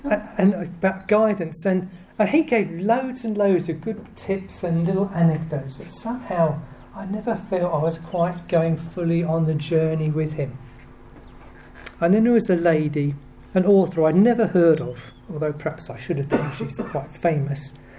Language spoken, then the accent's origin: English; United Kingdom; She was American, I'm British, I suppose that's why it is, really.